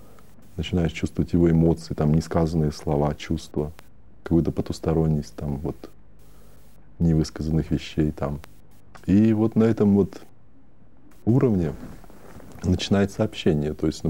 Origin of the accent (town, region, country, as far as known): Australia